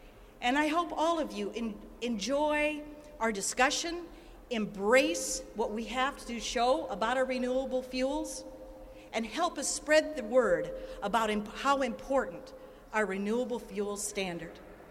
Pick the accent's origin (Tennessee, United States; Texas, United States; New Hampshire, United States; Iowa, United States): Iowa, United States; Alden; I am from Alden, Iowa, and I am a corn and soybean producer as well as a cattle producer.